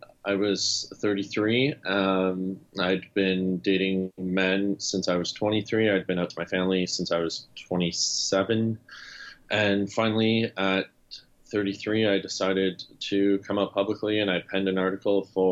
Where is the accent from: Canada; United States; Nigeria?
Canada; So I grew up in Canada, like a lot of hockey players.